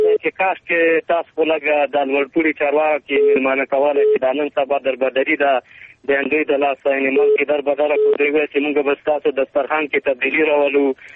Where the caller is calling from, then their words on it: Paktia, Afghanistan; زادران سیاستداری زازه ام دی پکتیا ولایت نو.